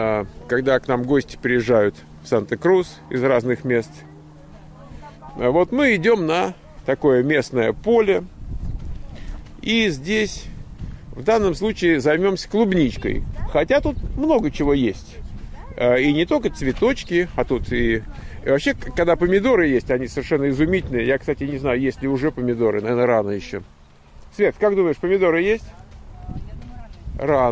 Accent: Moscow, Russia; Мы с тобой москвичи, правильно?

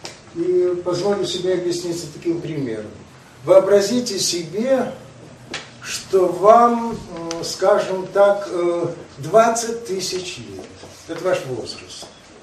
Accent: Odesa, Odesa Oblast, Ukraine; бытовавшую в моем родном городе Одессе

